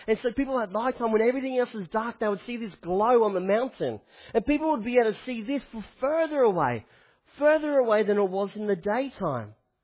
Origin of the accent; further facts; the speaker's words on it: Queensland, Australia; I'm from the Sunshine Coast. I'm from the Sunshine Coast and there's no way. I came here to go and do university.